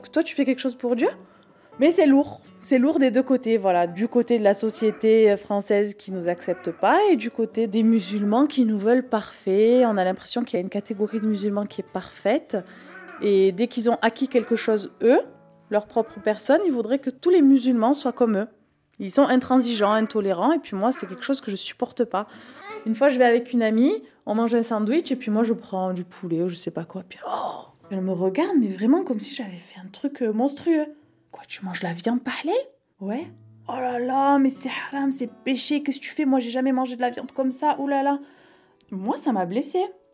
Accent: France; Je suis française et la France ne m'accepte pas à part entière. Il faut que j'enlève une part de moi, ma part religieuse, pour être acceptée.

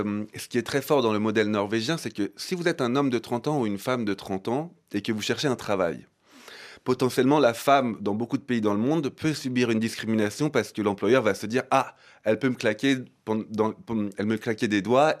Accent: France; Moi, je viens de la France. Dans la France, c'est un peu plus traditionnel.

